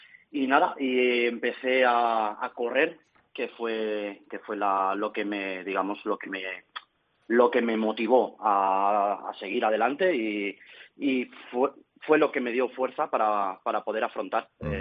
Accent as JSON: {"language": "Spanish", "town": "Burjassot", "region": "Valencian Community", "country": "Spain", "tie": "born or raised there", "said": "salimos desde el ayuntamiento de Burjasot, ¿sí?, de mi pueblo"}